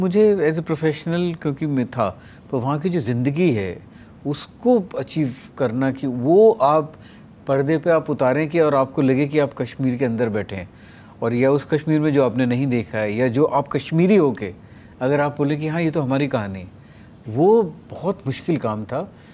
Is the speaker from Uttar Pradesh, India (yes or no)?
yes; Uttar Pradesh, India; मैं यूपी से हूँ